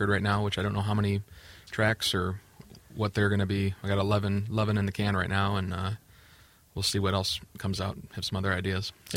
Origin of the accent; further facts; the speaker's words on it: Buffalo, New York, United States; You know, growing up in Buffalo, that doesn't fly.